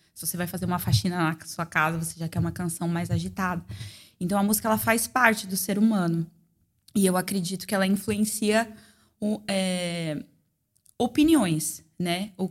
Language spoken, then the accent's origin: Portuguese; São Paulo, Brazil; moved away; Eu sou natural de São Paulo, eu vim para cá em 2014